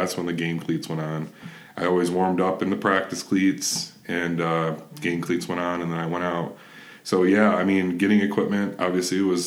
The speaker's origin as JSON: {"language": "English", "town": "Pontiac", "region": "Michigan", "country": "United States", "tie": "born or raised there", "said": "so for us, growing up in Pontiac, that meant, you know, my parents driving a lot and getting us to Canton or getting us to Brighton or getting us to Rochester."}